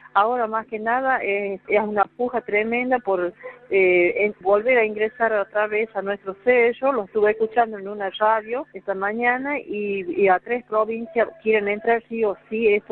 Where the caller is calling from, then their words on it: Andalgalá, Catamarca, Argentina; Soy de Andalgalá, de la provincia de Catamarca, y quería saludarlo